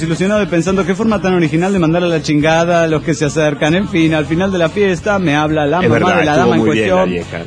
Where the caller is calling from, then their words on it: Ecatepec, State of Mexico, Mexico; de Catepec